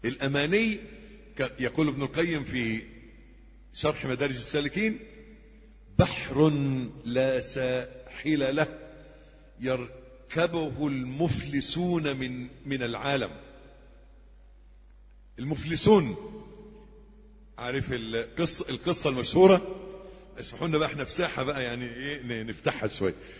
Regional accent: Egypt; accent: Egyptian; في لغتنا لهجتنا المصرية

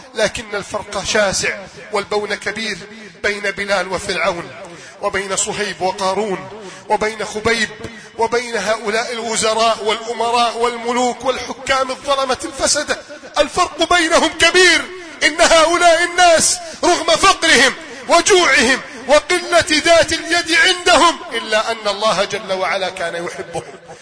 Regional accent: Egypt; بلدنا مصر

